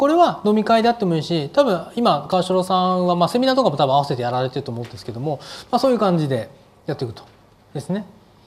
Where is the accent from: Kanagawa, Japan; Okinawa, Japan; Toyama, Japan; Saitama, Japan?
Saitama, Japan; 特に私なんかは埼玉出身だし、